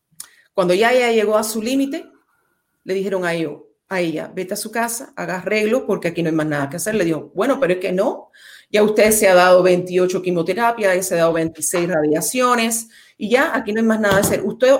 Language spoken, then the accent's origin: Spanish; Miami, Florida, United States; Yo soy hija de este distrito. Yo nací y fui criada en este distrito. Nací en Alapata, he vivido aquí en South Miami, disfruto Coral Gables, la pequeña Habana, todo lo que incumbe este distrito.